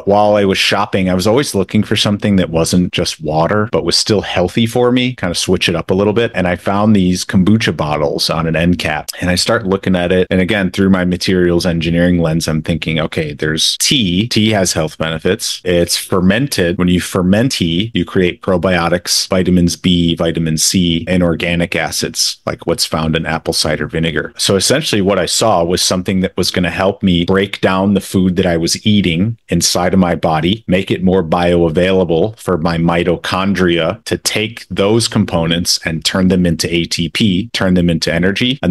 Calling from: Chicago, Illinois, United States; I'm calling in from Chicagoland.

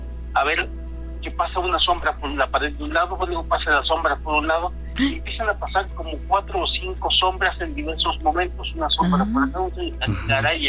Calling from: Toluca, State of Mexico, Mexico; de Toluca, ¿cómo estás?

